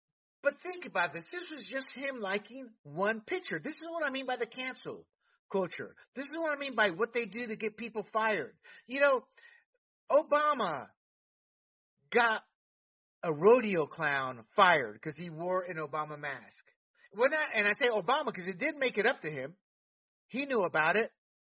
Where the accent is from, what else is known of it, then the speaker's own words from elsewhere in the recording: Panama; I've seen voter fraud, man. I was born and raised in Panama.